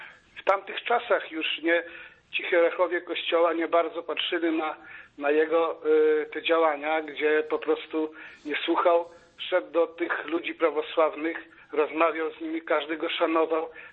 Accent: Podlaskie Voivodeship, Poland; I właśnie u nas na Podlasiu modlimy się do świętego Andrzeja Boboli i wierzymy, że on zrobi wszystko, żeby pomóc.

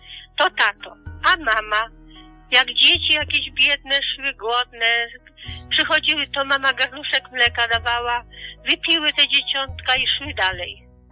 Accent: Lublin Voivodeship, Poland; To było 5 kilometrów od mojej wioski

